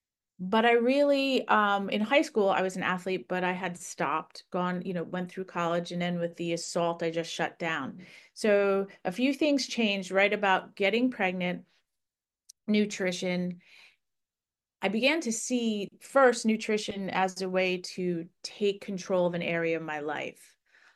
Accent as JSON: {"language": "English", "town": "Long Island", "region": "New York", "country": "United States", "tie": "born or raised there", "moved": "as an adult", "said": "My journey, it just started out as a typical, you know, child growing up in Long Island, New York."}